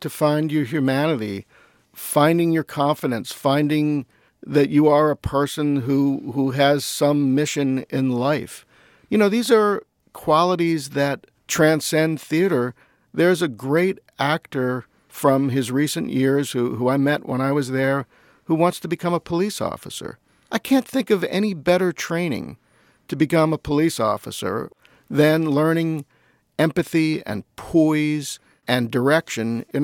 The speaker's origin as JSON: {"language": "English", "town": "Levittown", "region": "Pennsylvania", "country": "United States", "tie": "born or raised there", "said": "I grew up in Levittown in the early 70s when U.S. Steel's Fairless Works plant employed 10,000 people, and they made very, very good salaries."}